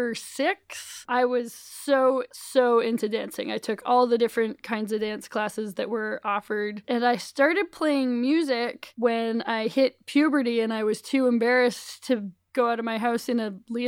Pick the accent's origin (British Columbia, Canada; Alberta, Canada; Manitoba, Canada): British Columbia, Canada; Courtenay; I'm from a small-ish town on Vancouver Island. Vancouver itself is on the mainland, and then Vancouver Island is a big island close by, and the town I'm from is called Courtenay, British Columbia. It's a lovely place.